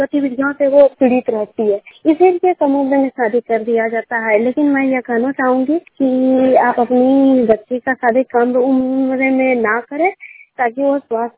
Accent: Bhisago, Jharkhand, India; मैं भिसागो से हूँ और गोड्डा जिला से हूँ।

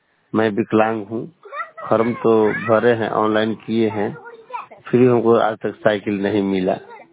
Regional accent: Tendua, Bihar, India; ग्राम तेंदुआ पोस्टा पोखर थाना करमचट जिला कैमूर होमा का निवासी हूँ।

